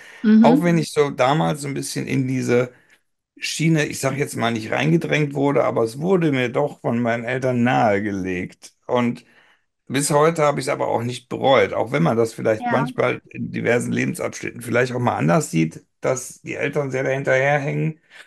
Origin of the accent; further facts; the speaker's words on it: Rhineland, Germany; bei uns im Rheinland ist es natürlich Karneval.